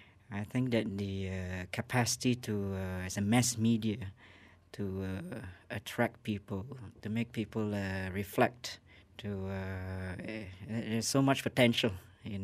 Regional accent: Penang, Malaysia; And then the following week, I was from Penang, and then I went down to KL.

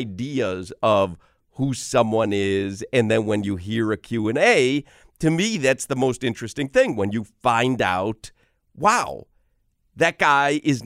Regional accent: Highland Park, Illinois, United States; Highland Park.

